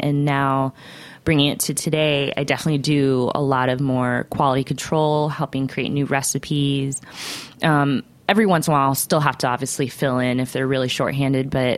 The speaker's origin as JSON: {"language": "English", "region": "Florida", "country": "United States", "tie": "born or raised there", "said": "Then I just grew up in Florida, had a good life."}